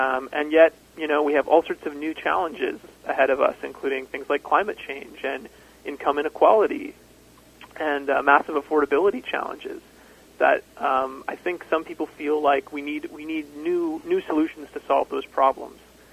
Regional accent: Kitchener, Ontario, Canada; I'm from Kitchener, Ontario, originally.

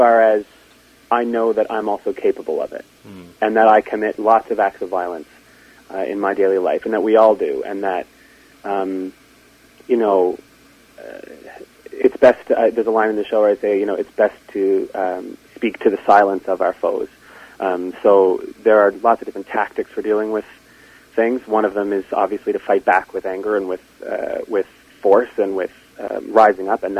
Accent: Halifax, Nova Scotia, Canada; I grew up in Halifax. I went to Dalhousie University. And, you know, I travel a lot for work, but that's my home base.

